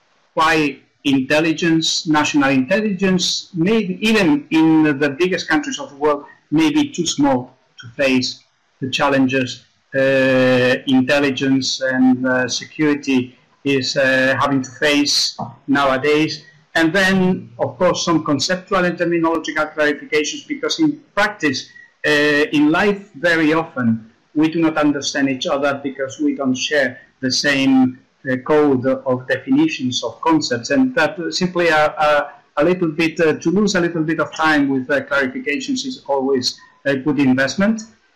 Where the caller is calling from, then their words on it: Canary Islands, Spain; I'm speaking now from the Canary Island, a subtropical paradise